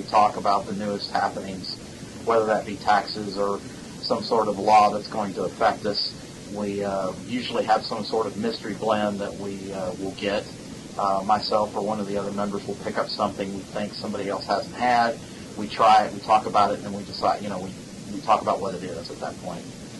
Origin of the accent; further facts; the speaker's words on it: Abilene, Texas, United States; also born or lived in California; I grew up out in West Texas, in Abilene, Texas. I was actually born in California, but we moved out to Texas when I was, younger.